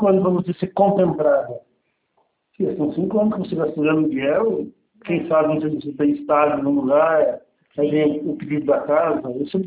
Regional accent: Salto, São Paulo, Brazil; Que eu sou aqui de Salto

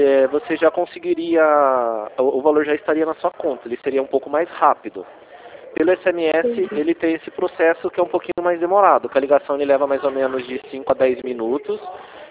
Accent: Rio Claro, São Paulo, Brazil; Não, não sou de Atibaia. Eu sou de Rio Claro. Eu sou de Rio Claro.

